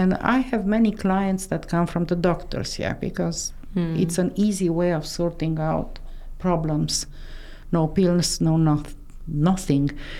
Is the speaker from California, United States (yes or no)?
yes; Inglewood, California, United States; And I said, look, I am from Inglewood. What about you?